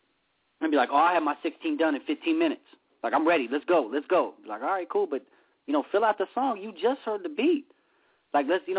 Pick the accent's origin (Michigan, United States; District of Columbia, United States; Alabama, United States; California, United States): California, United States; growing up in California, obviously big fan